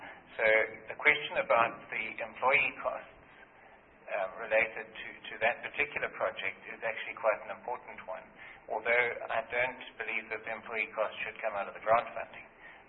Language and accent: English; KwaZulu-Natal, South Africa; I am from KwaZulu-Natal